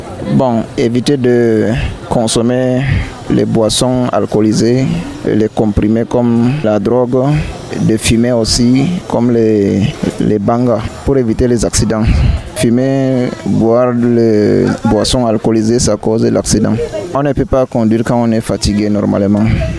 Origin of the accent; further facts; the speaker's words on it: Maroua, Far North, Cameroon; je suis de Maroua.